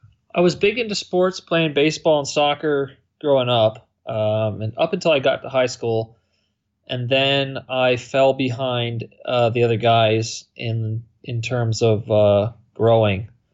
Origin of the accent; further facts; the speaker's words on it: Virginia, United States; also born or lived in Columbia, Maryland; No, I was born in Columbia, Maryland, which is close to here. And then I grew up in Loudoun County, Virginia, which is just a little bit further west of where I am.